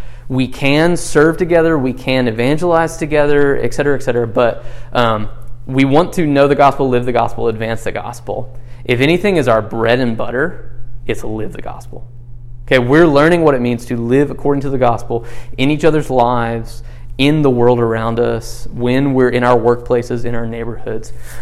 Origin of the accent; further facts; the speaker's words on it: the South, United States; I grew up in the South. They're very Christian-y, okay?